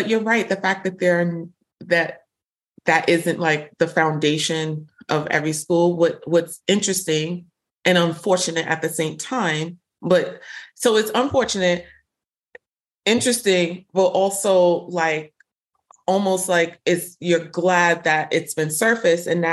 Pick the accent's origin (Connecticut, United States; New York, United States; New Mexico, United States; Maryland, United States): New York, United States; Brooklyn; accent: Brooklyn; That's my Brooklyn accent.